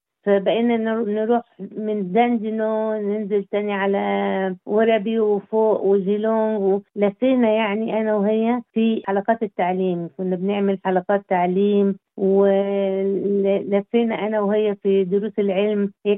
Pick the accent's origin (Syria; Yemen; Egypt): Egypt; Cairo, Cairo Governorate; now in Australia; أنا من مصر طبعا، ومولودة في القاهرة، ومن منطقة اسمها الجيزة